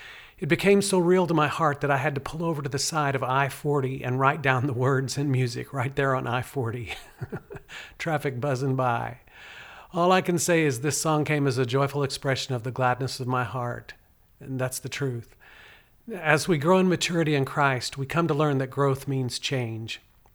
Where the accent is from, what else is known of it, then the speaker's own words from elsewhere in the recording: Boynton, Oklahoma, United States; the farm I grew up on in Boynton, Oklahoma, which is a two-hour drive from Oklahoma City.